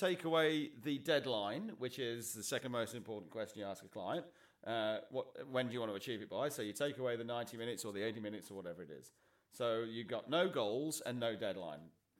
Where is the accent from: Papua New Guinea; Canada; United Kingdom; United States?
United Kingdom; England; I mean, obviously being English, I like football.